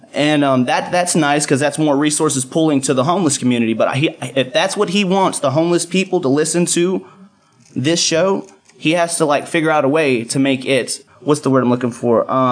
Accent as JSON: {"language": "English", "town": "Houston", "region": "Texas", "country": "United States", "lives_now": "Dallas, United States", "said": "I'm from Houston, but I'm a Dallas native now. I've been here for 4 years"}